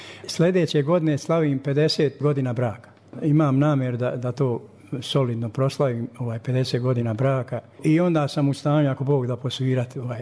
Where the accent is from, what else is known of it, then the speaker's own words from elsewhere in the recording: Agići, Republika Srpska, Bosnia & Herzegovina; ja sam iz Agića